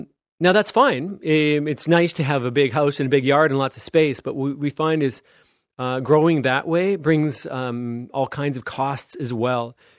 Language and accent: English; Canada; Look, I come from Canada, and in North America, you know, I thought we are the epicenter of car dependency in the world.